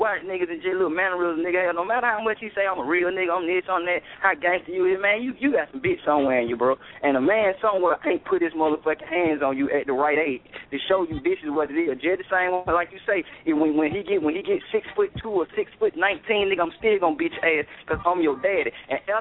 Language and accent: English; College Park, Georgia, United States; I'm from Collie Park. It's all in the hood.